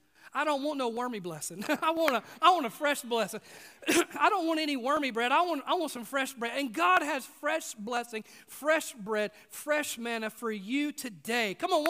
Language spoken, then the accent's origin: English; the South, United States; That's what's called growing up in the South.